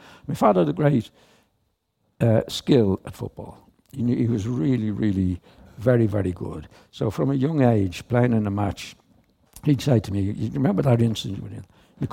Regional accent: Dublin, Leinster, Ireland; I was born and raised in Ormond Square, which is just off the quays. Most people here would know where that was.

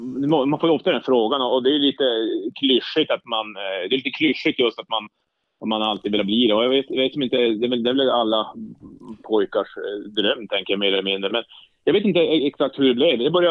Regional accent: Jokkmokk, Norrbotten County, Sweden; Jag är uppvuxen i Jokkmokk. Det är ju just norr om polcirkeln i inlandet då. Mitt i Sverige, norr om polcirkeln.

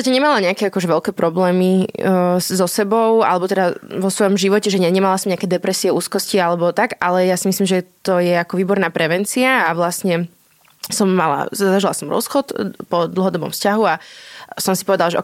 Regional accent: Poprad, Prešov Region, Slovakia; ja som z Popradu. Takže ja som vyrastala v zime.

